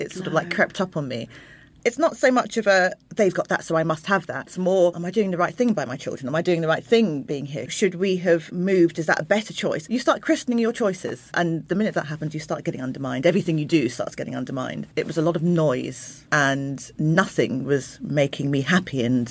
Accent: Croydon, London, United Kingdom; born there; I was born in Croydon, which is very multicultural, but we moved out and then further out and further out.

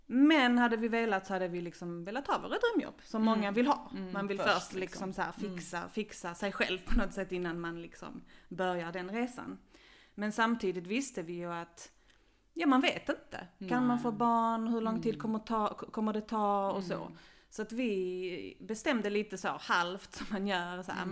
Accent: Malmö, Skåne, Sweden; Vi är uppvuxna i Malmö och vi har gått internationell skola.

